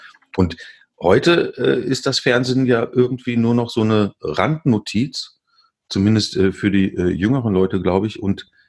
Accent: Bielefeld, North Rhine-Westphalia, Germany; Ich komme ja aus Bielefeld.

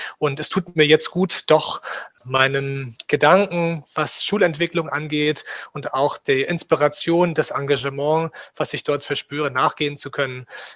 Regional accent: Rostock, Mecklenburg-Vorpommern, Germany; born there; gebürtiger Rostocker und habe nach meinem Abitur 4 Jahre im Ausland gearbeitet und danach mein Studium zur Lehrkraft für Spanisch und Sport in Leipzig absolviert, dann mein Referendariat in Thüringen im letzten Jahr beendet

